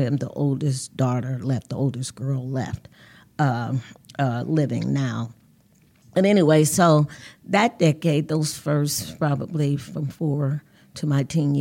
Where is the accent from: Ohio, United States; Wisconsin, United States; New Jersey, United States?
Ohio, United States; Cincinnati; Well, I am from Cincinnati. I'm a Cincinnatian, and I've been here all of my life.